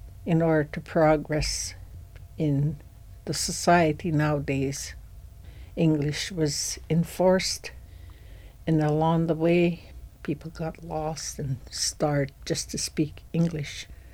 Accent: Kake, Alaska, United States; and I'm from Cake.

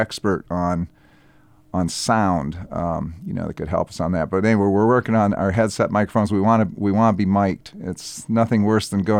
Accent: Tennessee, United States; I come from Tennessee. That's where I raise my children and have my grandchildren.

